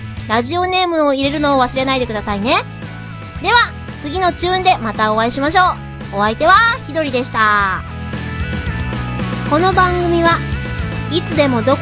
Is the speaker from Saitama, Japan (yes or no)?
yes; Kumagaya, Saitama, Japan; 熊谷には私の故郷がありますので